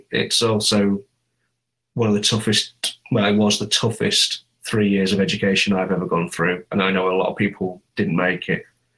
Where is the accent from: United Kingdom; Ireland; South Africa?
United Kingdom; Hull, Yorkshire and the Humber; I'm from Hull, my home city